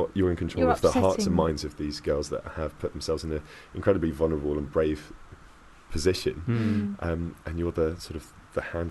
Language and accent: English; South East England, United Kingdom; I'm from Kent, Surrey.